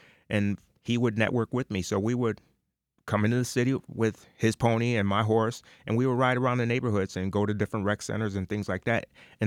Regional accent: Batavia, United States; growing up in Batavia. So there wasn't a lot of blacks in Batavia

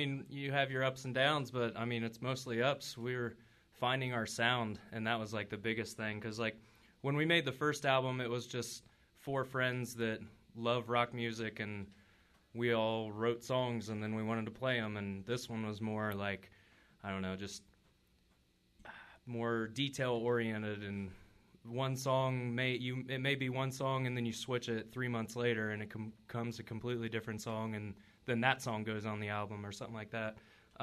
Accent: South Charleston, West Virginia, United States; And I mean, it's a hometown show. We're from South Charleston, so all our people can come out and...

